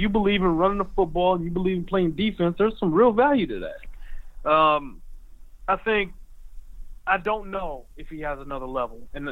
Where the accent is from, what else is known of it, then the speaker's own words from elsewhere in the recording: Detroit, Michigan, United States; I grew up in Detroit, okay, so I saw a lot of bad quarterbacks, right?